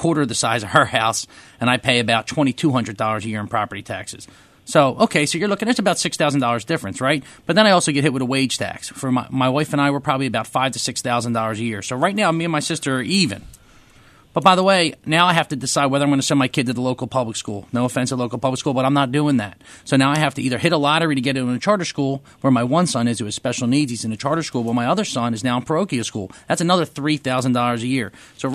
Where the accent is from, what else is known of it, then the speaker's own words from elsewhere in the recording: Mayfair, Pennsylvania, United States; I live in Mayfair. I'm born and raised in Mayfair.